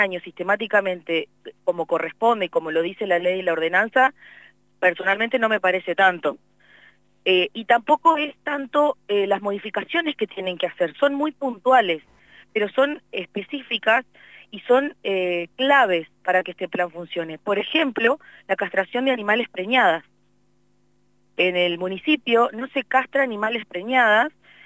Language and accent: Spanish; Comodoro Rivadavia, Chubut, Argentina; yo soy nacida y criada en Comodoro. Hace 40 años que tenemos este problema. Es la edad que tengo